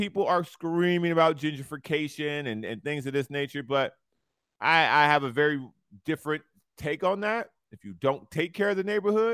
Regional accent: Chicago, Illinois, United States; But I love Chicago. Chicago is my hometown.

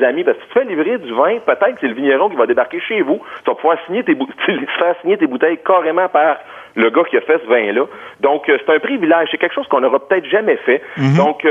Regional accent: Quebec, Canada; des vacances chez nous au Québec.

